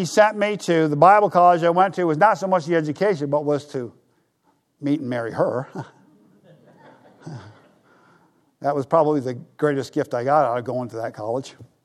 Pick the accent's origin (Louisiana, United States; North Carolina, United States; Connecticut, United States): Connecticut, United States; Ledyard; I was born in L&M 7 miles from here, and I grew up in Ledyard 3 miles from here.